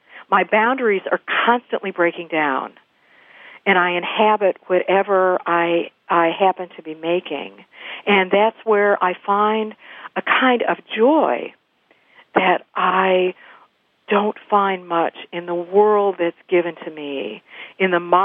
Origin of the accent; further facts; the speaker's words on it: Midwest, United States; I'm a Midwesterner, but just having been here for the last 5 years